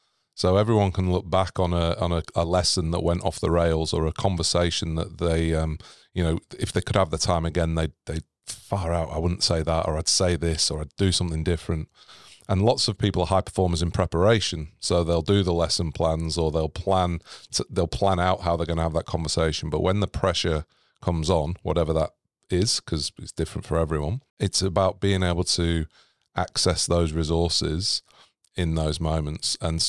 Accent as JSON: {"language": "English", "town": "Manchester", "region": "North West England", "country": "United Kingdom", "tie": "born or raised there", "moved": "as an adult", "lives_now": "Australia", "said": "So born and bred in Manchester, qualified as a high school PE teacher there, taught there for a while in a really large inner city school. Then I moved to Australia"}